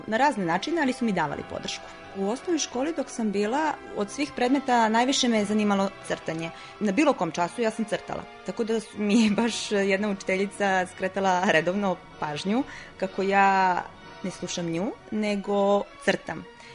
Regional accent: Popovac, Southern and Eastern Serbia, Serbia; also born or lived in Niš; Životna priča je počela u Nišu 1985. godine. Tu sam rođena, živim u Popovcu. U Popovcu se moji doselili 1961. godine iz Zvonca. To je malo mesto pored Zvonačke banje, vrlo lepo. Osnovnu školu sam završila u Popovcu

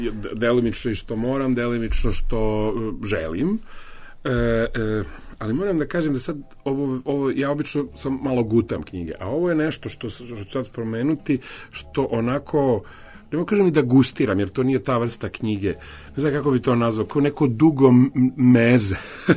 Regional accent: Sarajevo, Federation of Bosnia and Herzegovina, Bosnia & Herzegovina; born there; ja sam Sarajlija po rođenju

